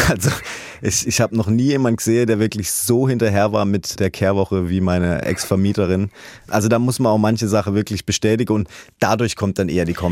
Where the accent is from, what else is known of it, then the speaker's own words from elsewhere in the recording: Haslach im Kinzigtal, Baden-Württemberg, Germany; ich komme ja aus Hasler im Kinzigtal, das ist ja tief im Schwarzwald